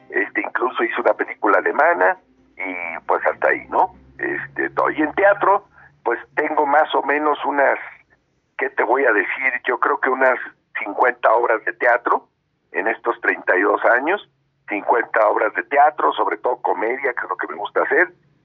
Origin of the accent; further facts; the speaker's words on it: Mexico; En telenovelas soy el actor mexicano que más protagónicos tiene de telenovela